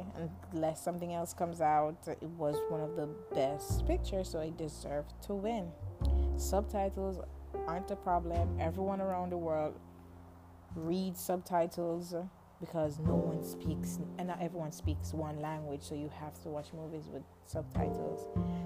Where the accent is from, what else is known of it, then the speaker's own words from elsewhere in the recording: Jamaica; I remember watching one in Jamaica. If I'm from Jamaica.